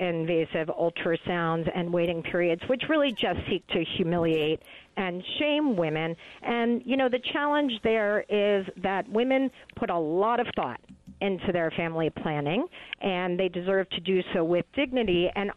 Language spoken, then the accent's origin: English; Texas, United States; In my home state of Texas, of course, which is most famous for Wendy Davis's filibuster